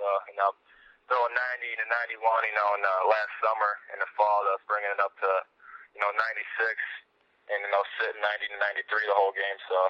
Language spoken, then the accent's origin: English; Minooka, Illinois, United States; also born or lived in Sterling / Harvard; No, I was born in Sterling, Illinois.